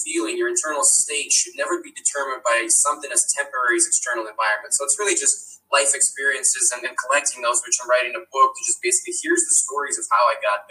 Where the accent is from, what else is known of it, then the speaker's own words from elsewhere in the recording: Ukraine; English is a second language; now in United States; You know, I've had a long life between growing up in Ukraine and being one of those smart kids competing in math Olympiads and just being then getting the troublemaker after my dad passed away, moving to America.